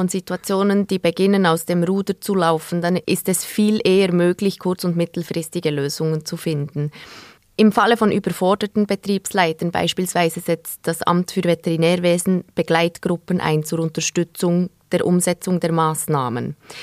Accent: Bern, Switzerland; Ich bin in Bern aufgewachsen und ich könnte mir keinen Sommer ohne Aare-Schwumm vorstellen.

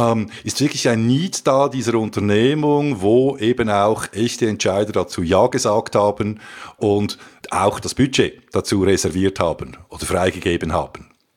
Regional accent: Switzerland; weil wir sind ja eben Schweizer

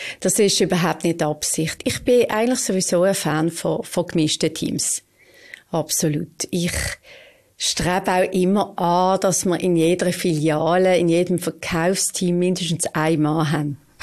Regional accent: Muttenz, Basel-Landschaft, Switzerland; ich bin hier aufgewachsen, in Muttenz, genau. Aber eben, wie du jetzt siehst, ich bin in Muttenz aufgewachsen und wir haben unsere Bäckerei in Basel gehabt.

